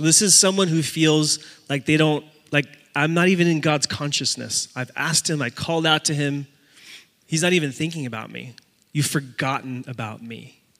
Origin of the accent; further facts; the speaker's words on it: Puerto Rico; I'm from Nazareth, too. I'm from the Hemet equivalent in Puerto Rico.